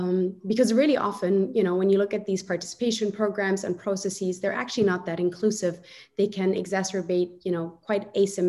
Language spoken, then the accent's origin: English; Egypt; I'm from Egypt originally. And I moved to Egypt after the protests in 2011 to work in an NGO that worked with street children.